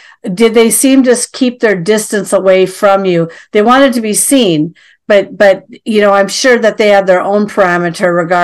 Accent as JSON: {"language": "English", "region": "Minnesota", "country": "United States", "said": "But also, I'm from Minnesota, and we have, and there's been reports that we do have a different looking Bigfoot up in northern Minnesota because we've got a heavy wooded area."}